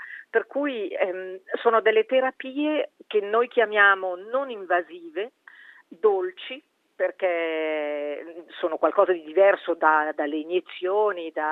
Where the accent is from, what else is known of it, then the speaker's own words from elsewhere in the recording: Ticino, Switzerland; sono ticinese